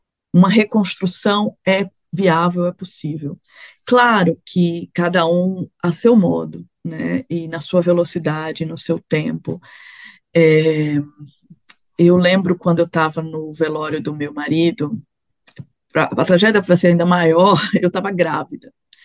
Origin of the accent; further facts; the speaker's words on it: Recife, Pernambuco, Brazil; na vila onde eu nasci, onde eu cresci, no Recife, no IPSEP